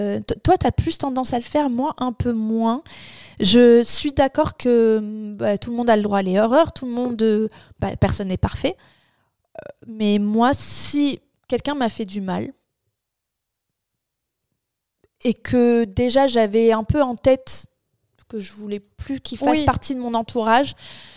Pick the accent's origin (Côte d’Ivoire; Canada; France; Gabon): France; Paris, Île-de-France; On vient de Paris, on est très ouvert d'esprit.